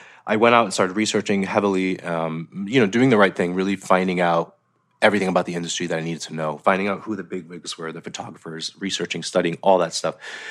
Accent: Montenegro; You know, we're Albanian from Montenegro.

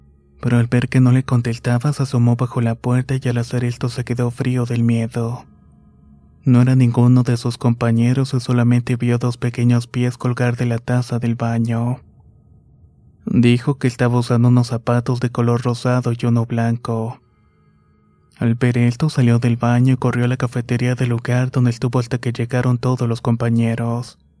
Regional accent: Honduras; Soy de Honduras, actualmente vivo en la ciudad de Choloma, conocida como la ciudad de las maquilas.

